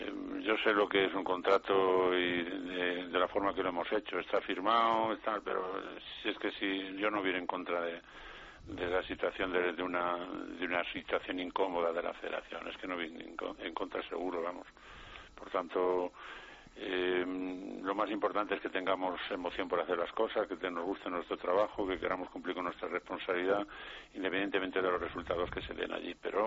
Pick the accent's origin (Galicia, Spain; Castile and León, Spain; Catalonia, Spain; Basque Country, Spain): Castile and León, Spain; Salamanca; Yo soy de Salamanca. En Salamanca tenemos mucho roce con Portugal.